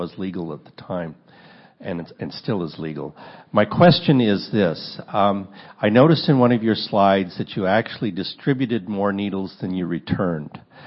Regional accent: Colorado, United States; from Colorado.

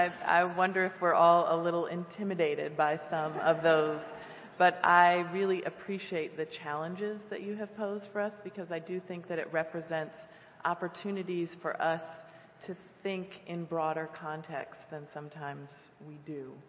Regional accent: Florida, United States; So I'm from Florida, and last night there were a number of folks, including myself, who were buying sweatshirts.

